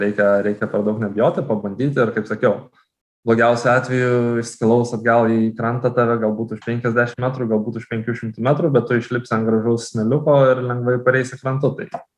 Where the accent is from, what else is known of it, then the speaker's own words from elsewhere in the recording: Kaunas, Kaunas County, Lithuania; aš pats esu iš Kauno, esu kaunietis, gimęs, užaugęs ir dabar nemažai laiko praleidžiu.